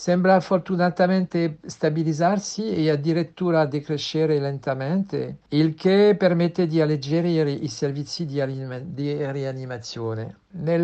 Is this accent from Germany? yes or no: no; France; Italian is a second language; sono un francese di 68 anni.